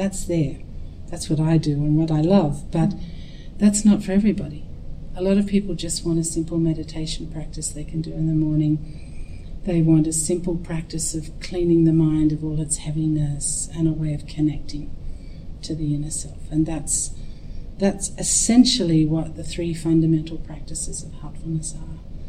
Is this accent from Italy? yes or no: no; Australia; because I'm an Aussie, and Aussies are not into hierarchies in that way.